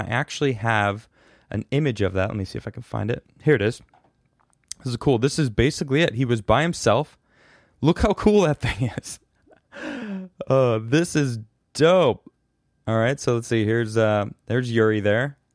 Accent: Midwest, United States; I grew up with cicadas. I grew up in the Midwest.

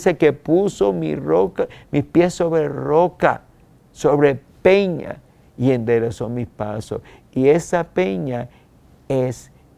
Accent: Isabela, Puerto Rico; yo soy tan puertorriqueño como tú, nacido en Isabela, Puerto Rico, cuando uno nacía en el pueblo donde uno también se criaba

